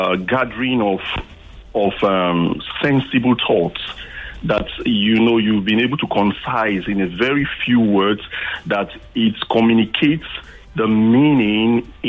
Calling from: Lekki, Lagos, Nigeria; I'm calling from Lekki.

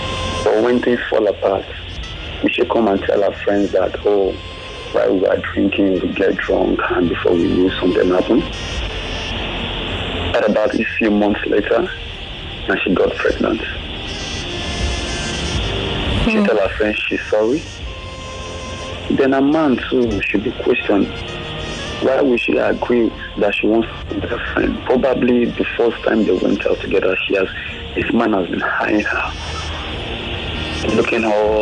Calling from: Ikorodu, Lagos, Nigeria; I'm calling from Ikorodu.

